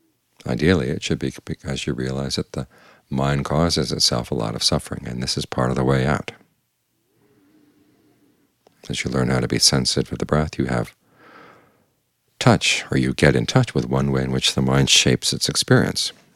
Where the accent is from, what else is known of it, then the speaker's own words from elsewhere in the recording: United States; Of course, being an American, I went back and I criticized him for saying to catch the breath.